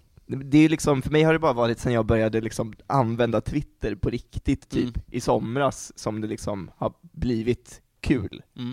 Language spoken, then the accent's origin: Swedish; Örebro, Örebro County, Sweden; Jag kom ju från Örebro och hade, det var 5 år sedan jag flyttade till Uppsala.